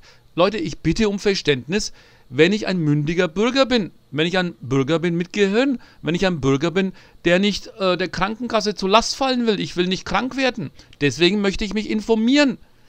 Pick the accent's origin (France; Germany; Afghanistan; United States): Germany; Nuremberg, Bavaria; accent: Franconian; Ja, ich habe einen fränkischen Akzent, wie ihr hört. Ich bin in Nürnberg groß geworden